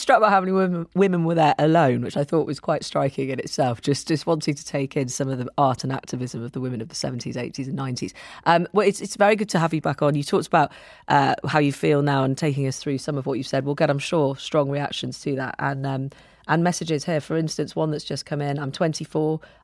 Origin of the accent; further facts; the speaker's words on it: South West England, United Kingdom; I grew up in Avon and Somerset